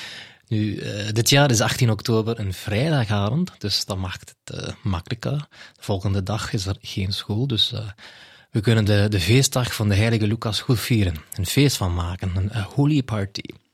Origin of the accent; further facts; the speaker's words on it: Scotland, United Kingdom; ik ben oorspronkelijk uit Schotland en ik heb Ierse grootouders.